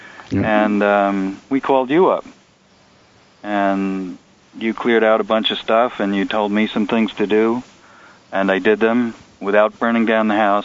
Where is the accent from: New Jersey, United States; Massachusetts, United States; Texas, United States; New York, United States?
New York, United States; Brooklyn; I'm from Brooklyn, and it had an edge to me that got smoothed out in the rock tumbler.